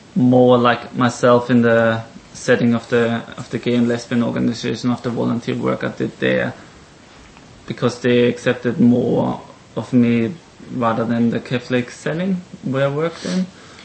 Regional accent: Austria; English is a second language; the whole lifestyle in Austria is very dominant Catholic, and that's how I grew up in Austria.

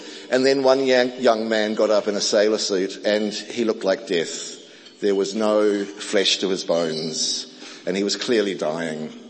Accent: Auckland, New Zealand; So a little bit about me. I am born and bred in Auckland.

